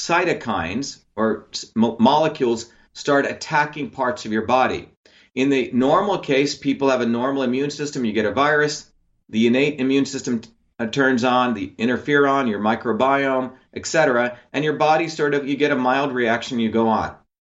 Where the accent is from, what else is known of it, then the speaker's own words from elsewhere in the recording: India; moved away; I grew up in India, which had a caste system.